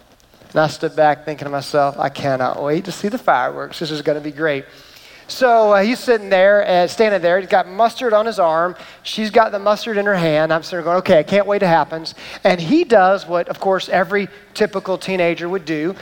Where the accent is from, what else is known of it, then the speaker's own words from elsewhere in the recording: Atlanta, Georgia, United States; I grew up in Atlanta with a family that would get together on the holidays and birthdays